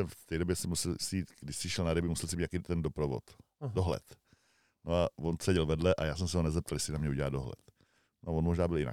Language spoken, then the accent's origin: Czech; Dobřív, Plzeň Region, Czechia; jsem byl asi ve třetí, ve čtvrté třídě, chodili jsme z Dobříva pěšky, 4 kilometry do Hrádku každou sobotu na kroužek a na jaře zkoušky.